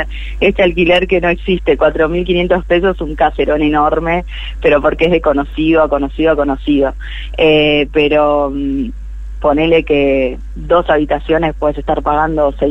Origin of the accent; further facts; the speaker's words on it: Buenos Aires, Argentina; moved away as an adult; fuimos bastante beneficiados con una pareja amiga que ya veníamos desde allá, de Bu